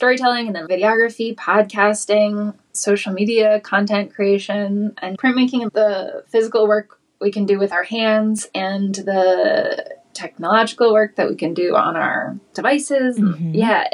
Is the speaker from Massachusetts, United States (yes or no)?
yes; Boston, Massachusetts, United States; Yeah, so I grew up down in Boston